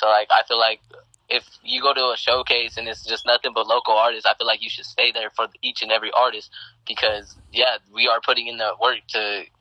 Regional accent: Colorado, United States; The only really kind of music I can't really mess with is country, and I'm from Colorado

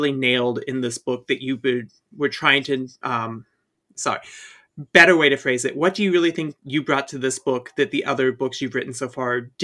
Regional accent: Ohio, United States; am I biased about this book because I'm from Ohio too

